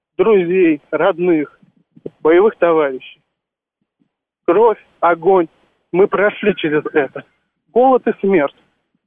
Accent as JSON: {"language": "Russian", "country": "Ukraine", "said": "я родом с Украины"}